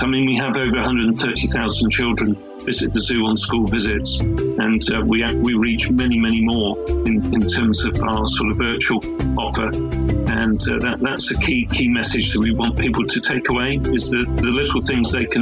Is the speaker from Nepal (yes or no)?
no; South West England, United Kingdom; I was very fortunate to grow up in the countryside. I grew up in the Dorset countryside, and I lived on a farm.